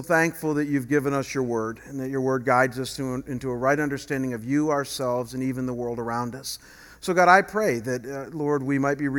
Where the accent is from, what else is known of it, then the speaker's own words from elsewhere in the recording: Ohio, United States; now in Arizona, United States; I have not commented on this in 5 years since I've been here because I'm from Ohio and we don't have an immigration problem in Ohio. But now that I'm here in Arizona